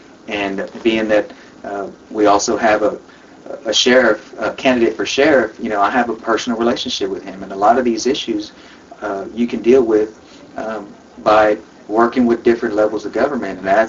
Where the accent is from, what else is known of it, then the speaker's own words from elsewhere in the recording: Houston, Texas, United States; I'm a lifelong resident of the community. I was born and raised in the North Houston /Aldine area. I grew up with a single mother.